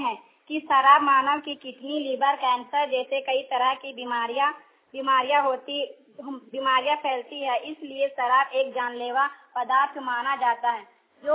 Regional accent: Bhalwara, India; मैं 9th class में पढ़ती हूँ। मैं भलवारा गांव से आती हूँ। मैं उच्च विद्यालय मोरांगी में पढ़ती हूँ।

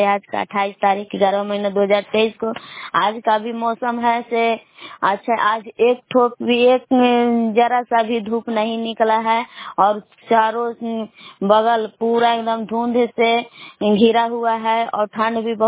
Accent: Bihar, India; मैं ग्राम बेलाव जिला कैमूर भभुआ के निवासी हूँ।

